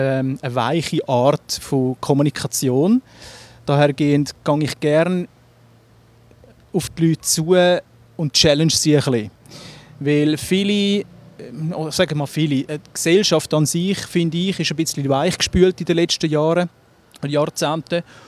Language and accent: German; Zurich, Switzerland; ich bin im Zürich Oberland aufgewachsen, ich bin kein Stadtzürcher. Ich hoffe, das gehört mir nicht zu stark, aber ich habe lange in Zürich gearbeitet. Meine Jugend natürlich im Zürich Oberland verbracht, Hinwil, Wetzikon, dann aber auch im Unterland, Rümlang, Fellande etc.